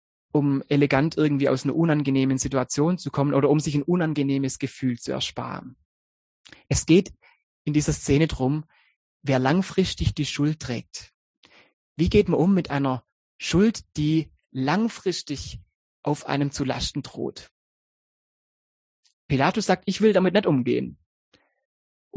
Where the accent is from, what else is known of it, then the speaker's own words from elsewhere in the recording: Germany; Vielleicht ist es euch auch schon mal gegangen, wenn ihr im Ausland gesagt habt, ja, ich komme aus Deutschland und dann sofort diese Verbindung da war.